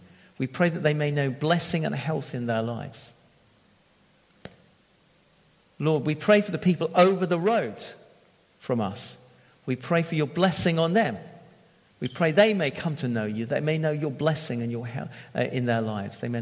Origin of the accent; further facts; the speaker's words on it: Bath, South West England, United Kingdom; All right, I'm from Bath.